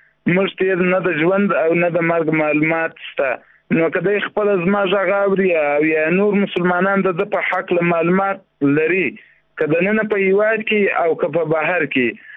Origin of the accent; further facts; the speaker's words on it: Zabul, Afghanistan; د زابل ولایت وسیدونکو یم.